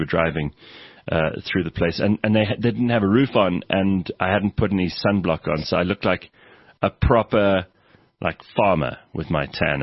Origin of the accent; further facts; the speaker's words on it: Welkom, Free State, South Africa; I remember when I was younger and in Cape Town, I had a chat with one of the boys. I told him I'm from Welkom, and he said, where in Cape Town is that?